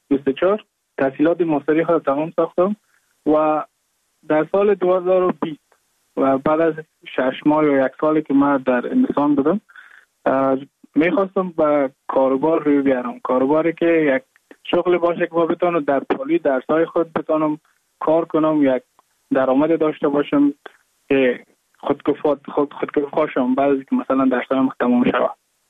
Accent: Mazar-i-Sharif, Balkh, Afghanistan; moved away as an adult; now in India

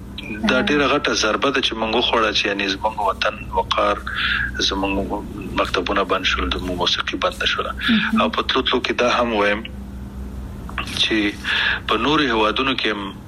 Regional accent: Afghanistan; موږ کوم افغانان یو چې خپل خپې وهو کنه موږ کوم پښتانه او پتیالي او نومیالي یو چې موږ خپل خپې وهو

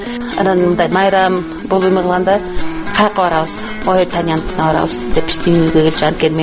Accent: At-Bashy, Naryn Region, Kyrgyzstan; Жерим элим ат башы деп айтам. Ушу 76 жылдан бери ушу Нарында жашап, ушу Чкалов мектебинде иштеп келатам.

